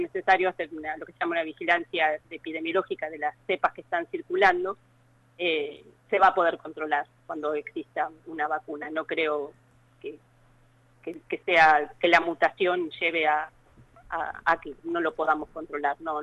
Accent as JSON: {"language": "Spanish", "town": "Bahía Blanca", "region": "Buenos Aires Province", "country": "Argentina", "lives_now": "Tandil, Argentina", "said": "No, soy de Bahía Blanca."}